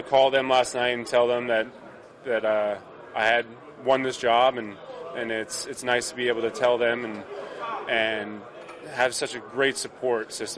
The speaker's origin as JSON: {"language": "English", "region": "New Jersey", "country": "United States", "tie": "born or raised there", "said": "I'm close to home. I grew up in Jersey, and it's great for my family."}